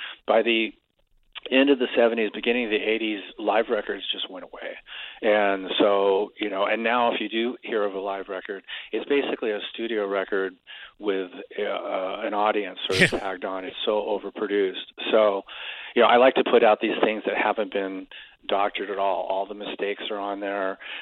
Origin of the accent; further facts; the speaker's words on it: Stoke, West Midlands, United Kingdom; And, yeah, because that was my hometown. It was the first time I'd been back there in 40 years, and the only time I've ever played there, obviously.